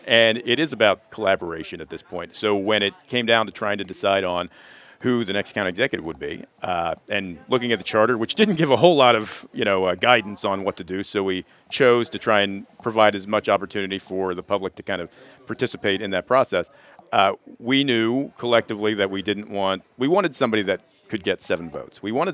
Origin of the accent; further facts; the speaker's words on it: Catonsville, Maryland, United States; Growing up in Catonsville, growing up in this area